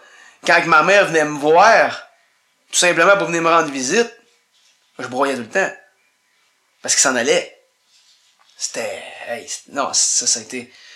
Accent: Rouyn-Noranda, Quebec, Canada; c'est l'école où j'allais en Abitibi, qui s'appelait l'école Jean 23, parce que moi, je suis de Rouyn-Noranda, en fait.

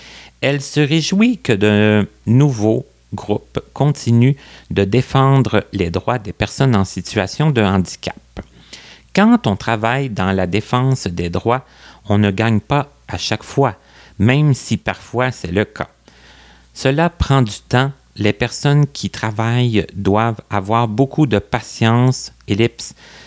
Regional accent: Quebec, Canada; Moi, je suis de l'Abitibi

